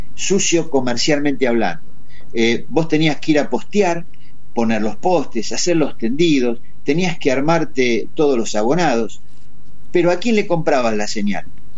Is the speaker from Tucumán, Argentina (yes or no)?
no; Buenos Aires, Argentina; Hay que retrotraerse, los que somos del barrio de Zona Sur conocemos.